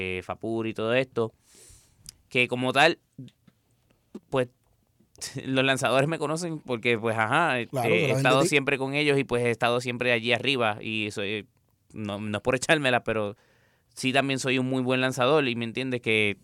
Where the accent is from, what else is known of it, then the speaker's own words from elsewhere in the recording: Ponce, Puerto Rico; Salí entonces de aquí, de Ponce, como atleta.